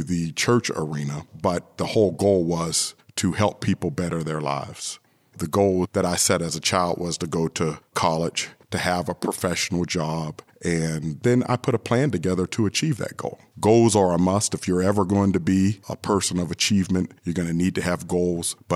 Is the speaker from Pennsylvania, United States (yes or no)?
yes; Aliquippa, Pennsylvania, United States; I was born on November the 19th, 1971, in Aliquippa, Pennsylvania, and I've lived in this region pretty much all my life.